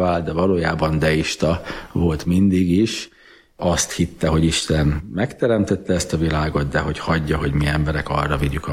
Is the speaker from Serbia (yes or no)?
yes; Subotica, Vojvodina, Serbia; Szabadkán születtem és nőttem fel.